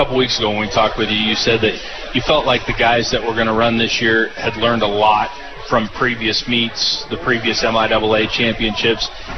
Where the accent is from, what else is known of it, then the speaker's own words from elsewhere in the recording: Illinois, United States; I have to admit, I grew up in Illinois, but I had never heard of Elsa before this.